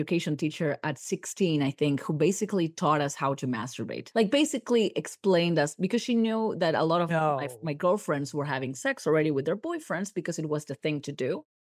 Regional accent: Argentina; Because I'm from Argentina and we were in Buenos Aires at the time.

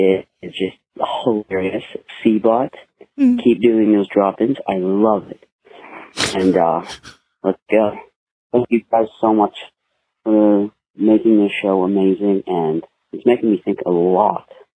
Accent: Winnipeg, Manitoba, Canada; from Canada. I'm from Winnipeg, Manitoba.

